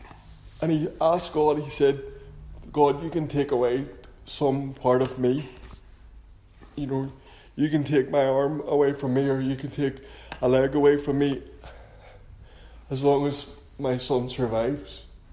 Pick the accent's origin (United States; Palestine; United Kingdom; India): United Kingdom; Dundonald, Northern Ireland; born there; This was 1985, that was over 30 years ago, where I was born in Dundonald.